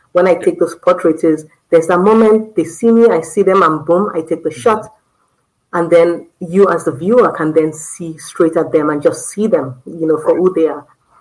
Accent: Lagos, Nigeria; So I love this photo one because, you know, it's from Nigeria. I grew up in Lagos, and these are women that you just call your aunties, you know.

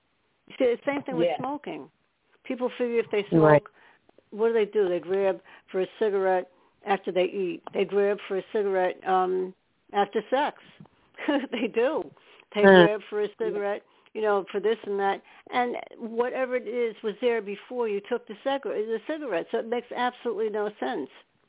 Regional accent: New York, United States; born there; now in New Jersey, United States; I know I said I'm from New York because I was born in New York.

